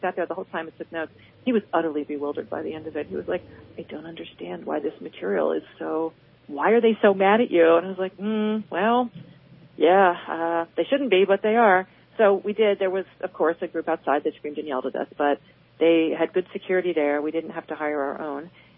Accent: Philadelphia, Pennsylvania, United States; I grew up in Philadelphia, right? So I know a lot about Quakers.

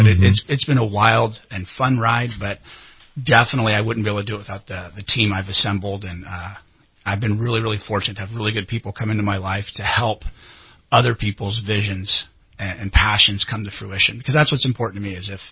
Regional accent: California, United States; also born or lived in Oregon; I'm from Southern California, but I moved to Shasta County when I was about 5.

